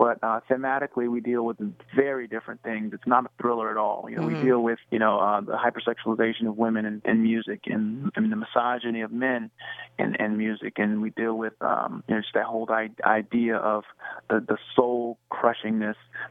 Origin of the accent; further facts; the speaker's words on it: Virginia, United States; Nah, you know, I'm from Virginia, so I definitely have an affinity for Baltimore.